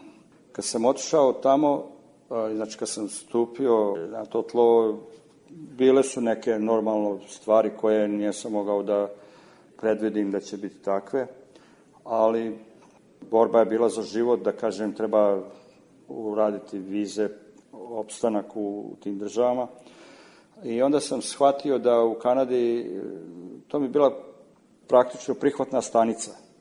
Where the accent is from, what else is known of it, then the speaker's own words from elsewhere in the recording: Serbia; moved away; pogotovo kod nas u Srbiji.